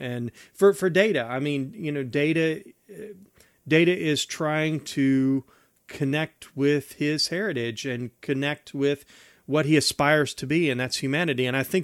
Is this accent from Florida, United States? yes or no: no; West Virginia, United States; that's what everybody thinks of when I say I'm from West Virginia. But indeed, the culture is very, you know, very diverse, and there's not a lot of racial diversity in at least the area that I was from in West Virginia